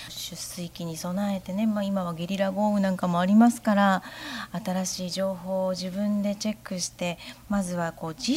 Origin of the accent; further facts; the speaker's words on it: Wakayama, Japan; こうした情報は私たち和歌山県民がもしね、SNS とか持ってたら